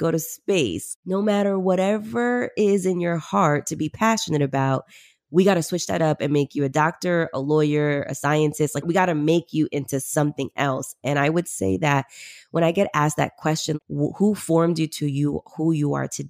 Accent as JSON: {"language": "English", "country": "Peru", "moved": "yes", "said": "but I came from Peru originally in the 90s. We migrated here."}